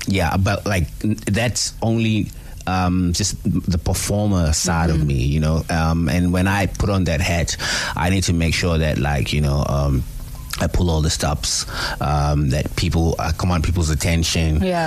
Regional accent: Mpumalanga, South Africa; also born or lived in Barra; So I was born in Barra because my mom, you know, was working there. But we are based in Mpumalanga. That's like where home is. So I literally came up from in Mpumalanga.

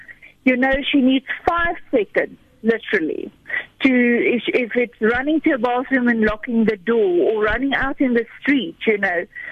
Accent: South Africa; We are South African, we are women, we are working for women.

